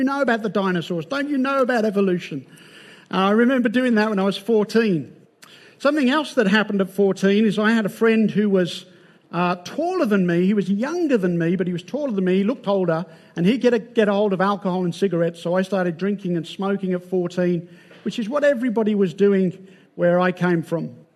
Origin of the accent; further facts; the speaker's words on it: Birmingham, West Midlands, United Kingdom; I grew up in Birmingham, England. I was born and raised there. In fact, I was born in the house my mum still lives in. And I was there for 26 years. And I was born into a secular home.